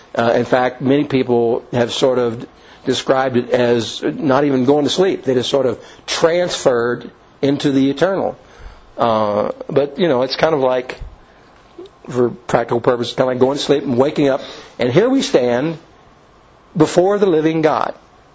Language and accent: English; Kentucky, United States; I'm from Kentucky. You know, I'm a little hick kid with no, I don't have a lot of travel experience